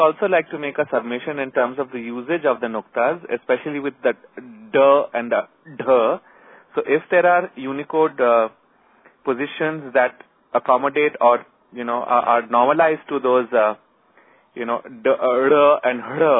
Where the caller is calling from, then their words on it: Delhi, India; I'm calling from Delhi.